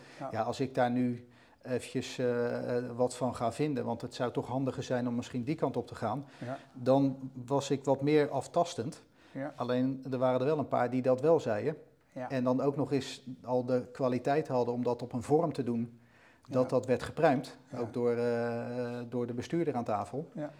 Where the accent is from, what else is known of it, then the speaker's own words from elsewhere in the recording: Rotterdam, South Holland, Netherlands; ik ben in Rotterdam-omgeving ook opgegroeid. Rotterdamse bedrijf gewerkt, bij Feyenoord gevoetbald.